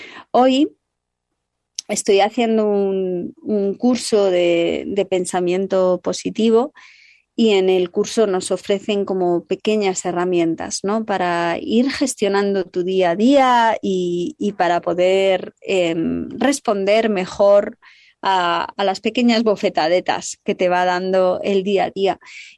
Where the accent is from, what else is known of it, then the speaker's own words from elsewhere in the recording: Castile and León, Spain; Matamala a Matapeor, que son dos pueblos en la provincia de Segovia, que decimos, de donde yo vengo